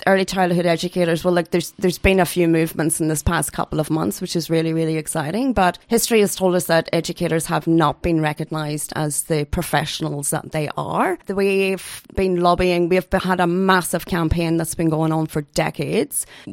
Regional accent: Dungannon, Northern Ireland, United Kingdom; So I'm actually from Northern Ireland, County Tyrone, which is about, the little place that I'm from is a place called Dungannon, which is about 50 minutes drive west of Belfast.

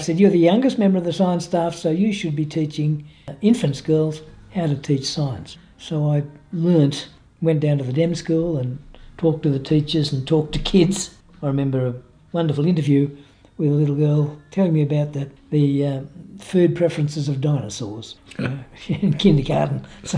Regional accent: Wallacia, New South Wales, Australia; Yes, I was born in Sydney. You know, Penrith had a hospital, but my mum went into Petersham, had all my childhood at a place called Wallachia.

